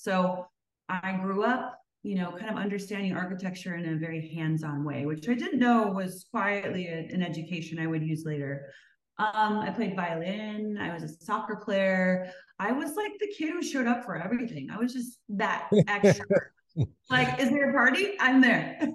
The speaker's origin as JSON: {"language": "English", "town": "Minneapolis", "region": "Minnesota", "country": "United States", "tie": "born or raised there", "said": "I grew up in Minneapolis, Minnesota."}